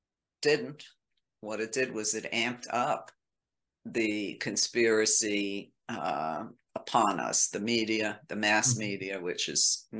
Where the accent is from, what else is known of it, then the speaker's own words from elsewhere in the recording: Brooklyn, New York, United States; Number one, I'm Italian. I'm a woman. And I'm from Brooklyn.